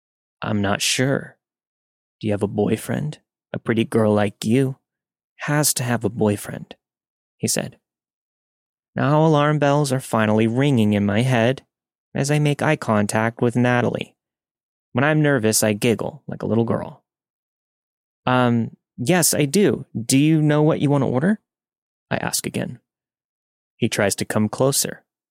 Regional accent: Midwest, United States; I'm from the Midwest.

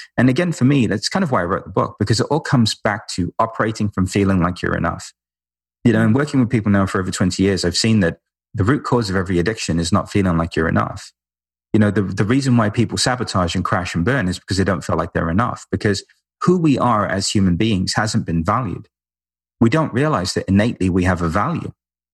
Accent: London, United Kingdom; We're both from London, both lived in, you know, ashrams and have a very spiritual background

